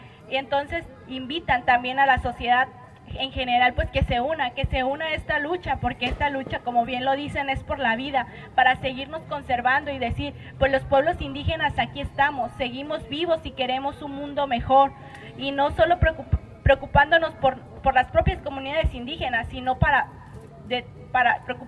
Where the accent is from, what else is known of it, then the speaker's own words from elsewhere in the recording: Tuxpan, Jalisco, Mexico; Pues yo vengo de la comunidad de Tuxpan, Jalisco